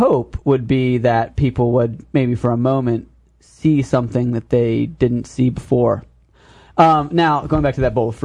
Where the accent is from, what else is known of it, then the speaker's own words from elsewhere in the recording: United States; and I am an American expressionist painter. I've got work all over the country in galleries in San Diego.